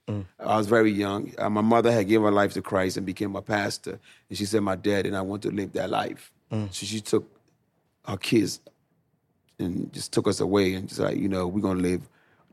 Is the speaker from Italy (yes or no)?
no; Liberia; now in United States; When we came here, we came from Liberia.